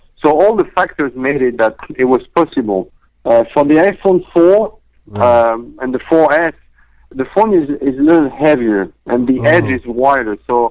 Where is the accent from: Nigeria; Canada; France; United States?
France; Corsica; English is a second language; Yes, I'm from Corsica. It's a French island.